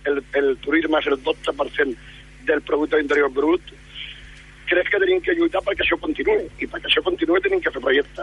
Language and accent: Catalan; Barcelona, Catalonia, Spain; home, soc de Barcelona, soc català